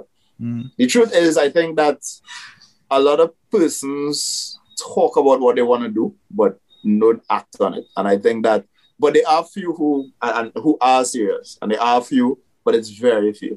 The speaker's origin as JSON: {"language": "English", "country": "Trinidad & Tobago", "said": "Hey, I'm an artist from Trinidad."}